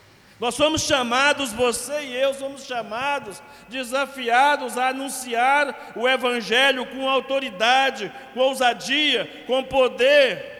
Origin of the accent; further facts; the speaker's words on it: Minas Gerais, Brazil; mas como mineiro, eu posso falar que nós temos essa qualidade de estender a mão ao nosso próximo